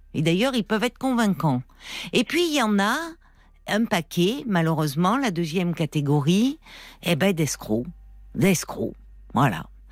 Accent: Nouvelle-Aquitaine, France; je viens de la Corrèze, région reculée, où il y a beaucoup des guérisseurs

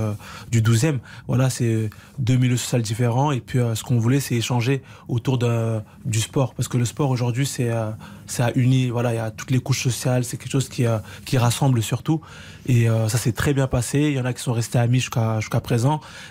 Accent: Dakar, Senegal; born there; Je suis né à Dakar

